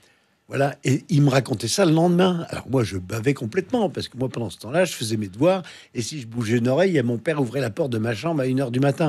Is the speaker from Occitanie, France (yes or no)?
no; Périgny, Bourgogne-Franche-Comté, France; Périgny, un petit village, oui. Près de Lons-le-Saunier.